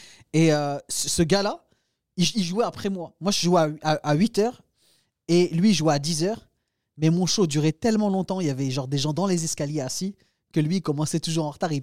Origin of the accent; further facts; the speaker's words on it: Hauts-de-France, France; moved away as an adult; Je viens du nord, moi, de la France. J'étais à la frontière avec la Belgique.